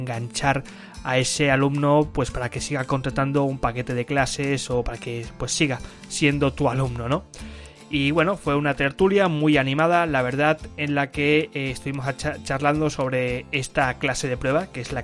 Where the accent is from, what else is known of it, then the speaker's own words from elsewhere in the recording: Barcelona, Catalonia, Spain; soy de Barcelona, he sido profesor de L durante pues unos cuantos añitos por diferentes países